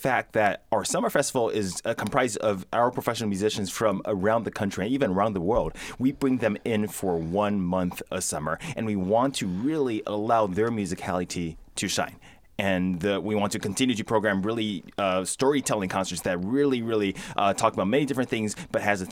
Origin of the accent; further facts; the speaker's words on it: Taiwan; moved away; also born or lived in New Jersey, United States / England / Ohio, United States / Indiana, United States; I was born in New Jersey. I grew up in Taiwan, went to England, Ohio, Indiana.